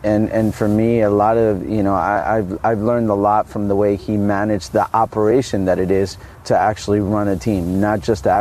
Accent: New Jersey, United States; So I signed and I said, "Well, I'm from New Jersey. Can I be in my local team?"

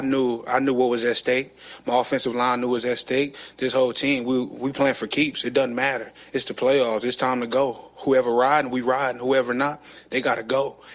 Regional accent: Flint, Michigan, United States; I'm just a kid from Flint, man. Nothing special. I'm a kid from Flint just with a lot of heart and toughness

